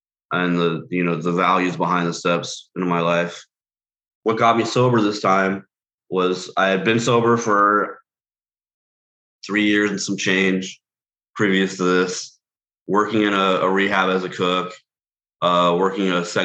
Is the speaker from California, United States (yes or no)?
yes; Altadena, California, United States; I'm from Altadena, California, which was also local here.